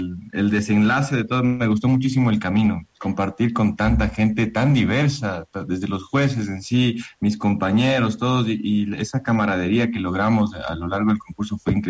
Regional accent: Ecuador; Nosotros como ecuatorianos a veces, no sé, somos muy tibios en algunas cosas donde podemos ser más potentes, más fuertes y demás.

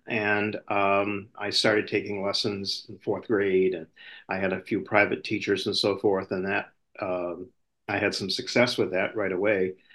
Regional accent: Gardiner, Maine, United States; And I grew up in Maine. The state of Maine, Central Maine, Gardner Area High School.

